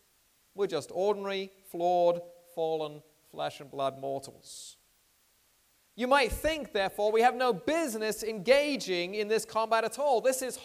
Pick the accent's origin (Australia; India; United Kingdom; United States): United Kingdom; England; I grew up in England in the 1960s